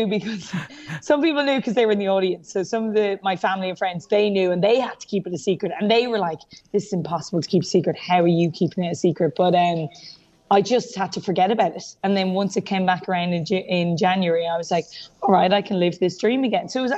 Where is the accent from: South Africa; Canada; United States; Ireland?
Ireland; Termonfeckin, Leinster; Yeah, so we moved up to Dublin and I went to school then in Dublin, but very much still say that I'm from Termin Feckin.